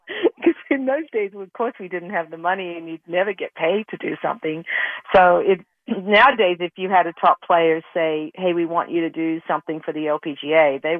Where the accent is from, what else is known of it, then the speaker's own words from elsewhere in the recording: Australia; I came from Australia